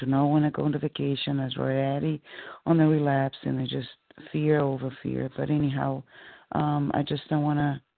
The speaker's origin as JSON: {"language": "English", "region": "California", "country": "United States", "said": "I'm from California"}